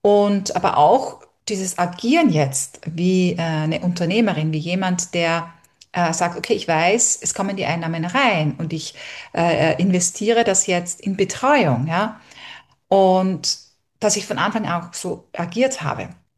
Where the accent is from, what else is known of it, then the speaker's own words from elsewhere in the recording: Austria; wir sind dann in Österreich auch bei meinen Eltern. Ich bin ja aus Österreich.